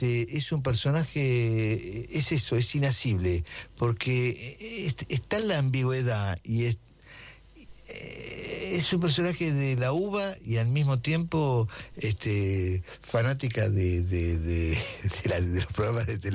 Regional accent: Buenos Aires, Argentina; also born or lived in Tucumán; No, yo nací en Tucumán, mi hermano también nació en Tucumán, los dos, pero nos criamos en Buenos Aires. Después hicimos la universidad en Tucumán.

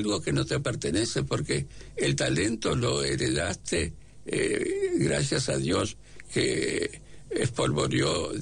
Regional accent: Buenos Aires, Argentina; Y yo quiero Buenos Aires, soy evidentemente un porteño. Yo nací en Belgrano

